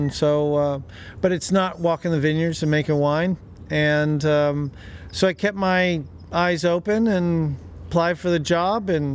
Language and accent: English; California, United States; As much as I liked it, my experience there, I'm from the Bay Area, so I need to get back.